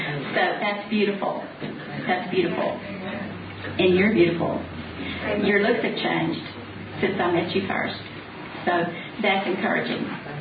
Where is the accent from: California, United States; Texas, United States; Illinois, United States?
Texas, United States; I'm from Texas. We have a lot of people in Texas